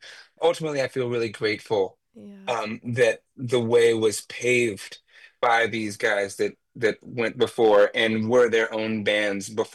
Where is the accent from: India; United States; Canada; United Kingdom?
United States; North Carolina; Now I'm from North Carolina, so I think that timbre changes a bit